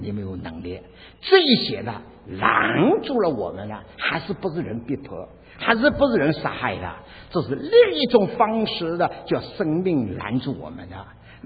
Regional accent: China; now in United States; 在我们中国人都预备好了

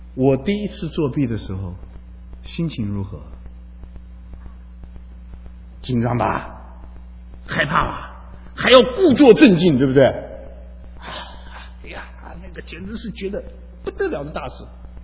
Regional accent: China; 我们中国人虽然受了这么多年的教育

